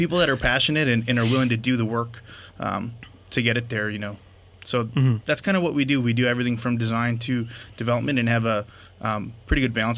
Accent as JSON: {"language": "English", "town": "Green Bay", "region": "Wisconsin", "country": "United States", "tie": "born or raised there", "said": "So I grew up in Titletown, Green Bay, Wisconsin. If you guys are familiar with the Packers, I grew up here and born and raised."}